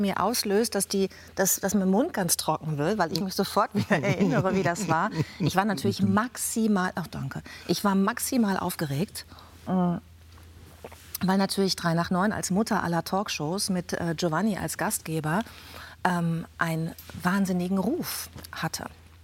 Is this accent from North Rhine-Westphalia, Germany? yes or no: yes; North Rhine-Westphalia, Germany; born there; Ich bin aus Ostwestfalen ja gebürtig, bin bei meinem Vater aufgewachsen und bin Steinbock